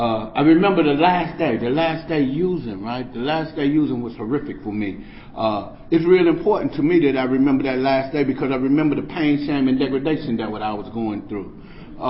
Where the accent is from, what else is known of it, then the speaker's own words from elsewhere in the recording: Washington, District of Columbia, United States; when I was growing up in Southeast Washington, D.C., and the early 70s